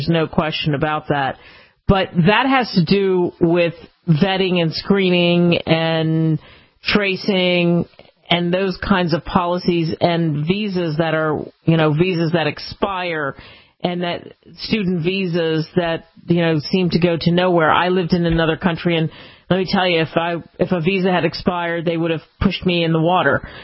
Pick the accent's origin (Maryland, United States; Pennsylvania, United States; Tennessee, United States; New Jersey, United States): Pennsylvania, United States; Philadelphia; I grew up in Philly and spent tons of summers in Baltimore.